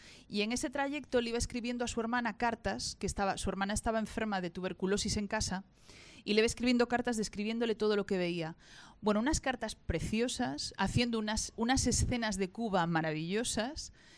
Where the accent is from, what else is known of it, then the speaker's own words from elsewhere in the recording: A Coruña, Galicia, Spain; en la ciudad de Coruña, que es de la ciudad de donde yo vengo.